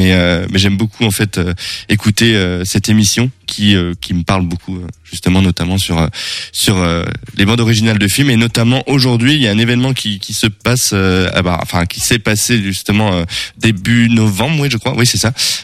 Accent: Brittany, France; now in Angers, France

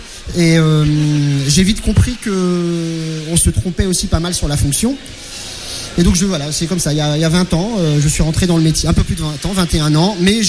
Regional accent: Orléans, Centre-Val de Loire, France; revenir dans ma région d'origine, donc à Orléans

